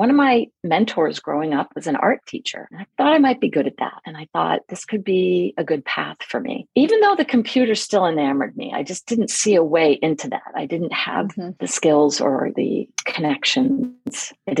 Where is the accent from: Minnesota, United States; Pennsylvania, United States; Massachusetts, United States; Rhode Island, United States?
Rhode Island, United States; I was from Rhode Island.